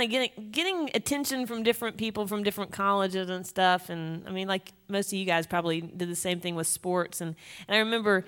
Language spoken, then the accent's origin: English; Spartanburg, South Carolina, United States; I'm from Spartanburg, South Carolina, right down the road from here. But I grew up at Spartanburg High School